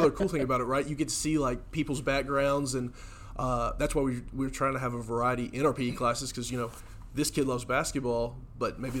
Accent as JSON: {"language": "English", "town": "Memphis", "region": "Tennessee", "country": "United States", "tie": "born or raised there", "said": "Born and raised in Memphis."}